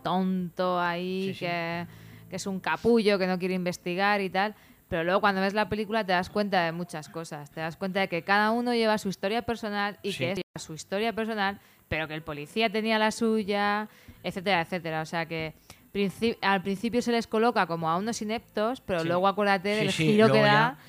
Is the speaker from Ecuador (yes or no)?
no; Spain; Mira que yo vengo de la España profunda.